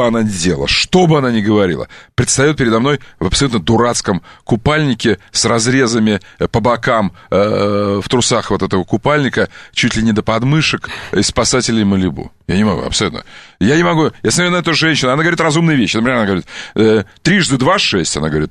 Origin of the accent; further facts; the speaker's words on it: Russian Far East, Russia; У нас на Дальнем Востоке. Ты знаешь, что я дальневосточник?